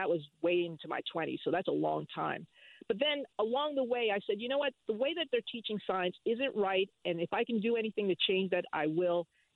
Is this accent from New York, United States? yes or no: no; Jersey City, New Jersey, United States; I'm from Jersey City.